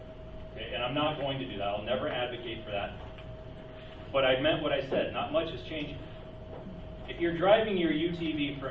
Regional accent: Las Vegas, Nevada, United States; I was raised in Vegas in the 80s. I remember when Rancho was the last street in the town.

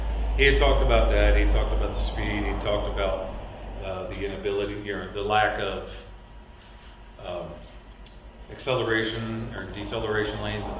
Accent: Ohio, United States; But I grew up in Ohio, went to Marines, moved out here.

